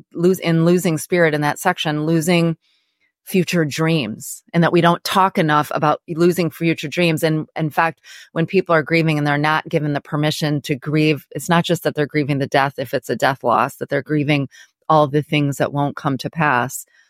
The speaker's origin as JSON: {"language": "English", "town": "Ann Arbor", "region": "Michigan", "country": "United States", "tie": "born or raised there", "said": "and of course my hometown, Ann Arbor. Go Blue."}